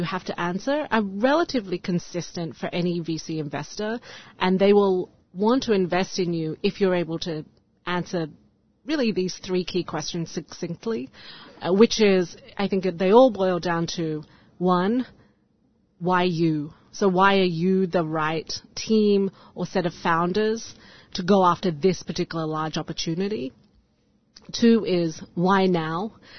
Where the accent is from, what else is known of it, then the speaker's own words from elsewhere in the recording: Australia; I think I have a case of very positive FOMO growing up in Australia, which is, it felt like a very remote, isolated place.